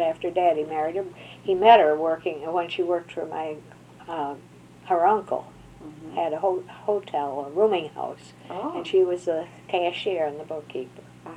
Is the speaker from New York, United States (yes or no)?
yes; Rochester, New York, United States; born there; I was born in Rochester, New York, on Jefferson Avenue, in 1902, December 5th, 1902.